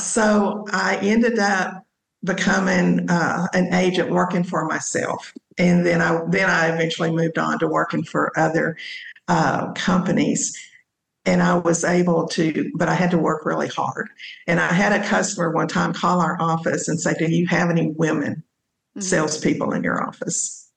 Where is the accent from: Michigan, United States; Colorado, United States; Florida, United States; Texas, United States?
Texas, United States; accent: Texas; I lost my Texas accent. I had to be very intentional about the way I spoke.